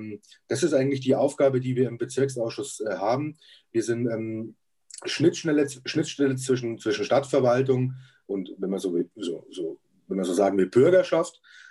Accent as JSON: {"language": "German", "town": "Fürth", "region": "Bavaria", "country": "Germany", "tie": "born there", "lives_now": "Munich, Germany", "said": "bin ich kein gebürtiger Münchner. Ich bin im schönen Franken in Fürth geboren."}